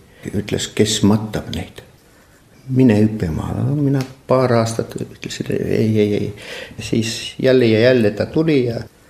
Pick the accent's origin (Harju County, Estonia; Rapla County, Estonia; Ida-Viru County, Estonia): Ida-Viru County, Estonia; Narva; Ma olen päris narvakas põlisrahvas või öelda. Olen sündinud Narvas ja minu sünnikoht on Narva jõe teisel poolel. See on Eesti Ingeri.